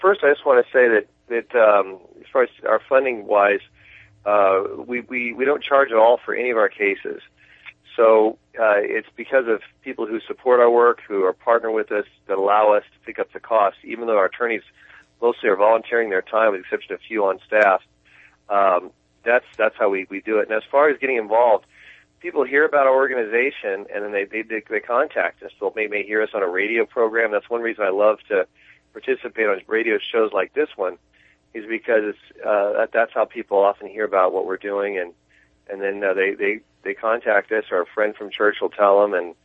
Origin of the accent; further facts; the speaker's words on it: Redding, California, United States; born there; and I was born in Redding, and I have a real heart for every tidbit of California